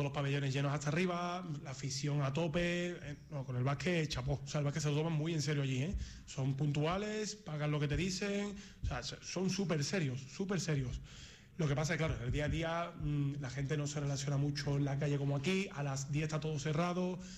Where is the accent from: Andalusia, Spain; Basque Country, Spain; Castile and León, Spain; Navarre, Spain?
Andalusia, Spain; Seville; No, soy de Sevilla capital, de la Macarena. Sevilla capital.